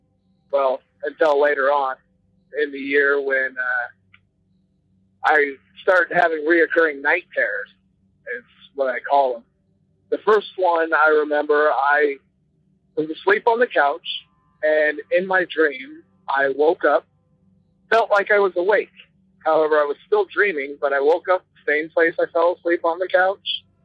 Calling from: Iowa, United States; I'm from Iowa.

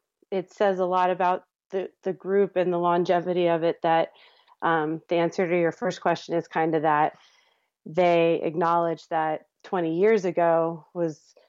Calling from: Truckee, California, United States; I'm reporting from my house right now in Truckee, California.

